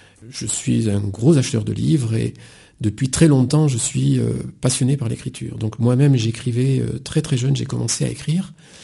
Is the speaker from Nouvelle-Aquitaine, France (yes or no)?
yes; Bordeaux, Nouvelle-Aquitaine, France; also born or lived in Ardèche; puisque je suis bordelais, je me suis installé en Ardèche pour avoir une vraie nature